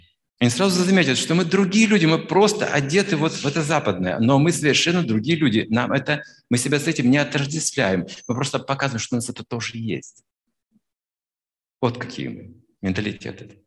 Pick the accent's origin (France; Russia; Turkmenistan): Russia; он индус, я из России, вообще разные культуры